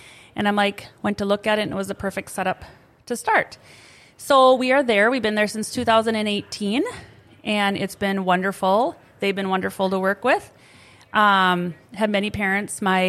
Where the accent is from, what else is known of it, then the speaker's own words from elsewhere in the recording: Halstad, Minnesota, United States; I'm originally from Halsted area, which nobody knows where that's at. It's right across the river from Hillsborough, North Dakota.